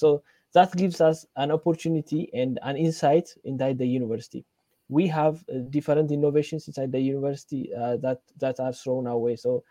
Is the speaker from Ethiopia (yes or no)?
yes; Ethiopia; I'm from Ethiopia. So by profession, I'm a computer engineer.